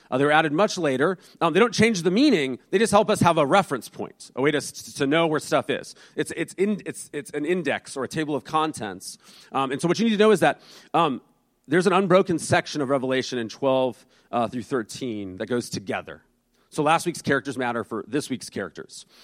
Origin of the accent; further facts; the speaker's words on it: Boston, Massachusetts, United States; my family, we're from the Boston area, and we love sports too much.